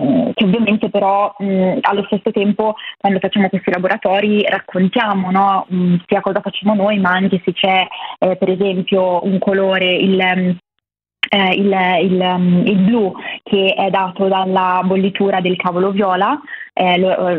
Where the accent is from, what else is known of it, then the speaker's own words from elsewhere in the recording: Milan, Lombardy, Italy; born there; Sono nata a Milano, ma sì, nel settore.